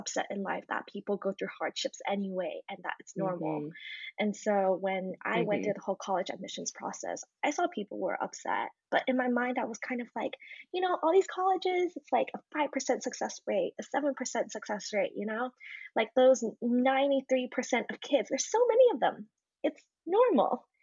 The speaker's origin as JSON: {"language": "English", "country": "Hong Kong", "tie": "born or raised there", "also_born_or_lived": "America", "said": "I'm currently in Hong Kong and I was born and raised in Hong Kong. But my mom is actually originally from Australia and I studied in America."}